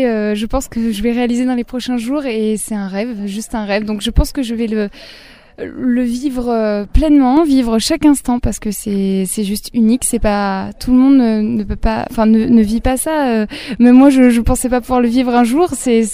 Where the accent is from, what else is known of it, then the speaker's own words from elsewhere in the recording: Saint-Mémin, Nouvelle-Aquitaine, France; also born or lived in Périgueux; Alors en fait, je suis originaire de Saint-Mémin. Je suis née à Périgueux, mais j'ai vécu à Saint-Mémin. Saint-Mémin, c'est dans le Périgord vert, près des gorges Lauvézères. Il y a un petit village très très joli.